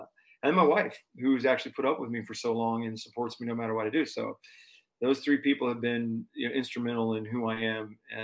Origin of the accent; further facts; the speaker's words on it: Florida, United States; it's weird because I'm from Florida and the wrestling was huge down in Florida.